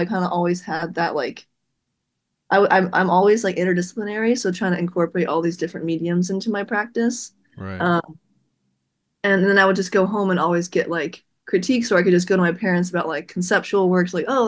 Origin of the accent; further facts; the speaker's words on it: Wyoming, Ohio, United States; So I'm from Cincinnati, Ohio. So I grew up kind of in this small town called Wyoming.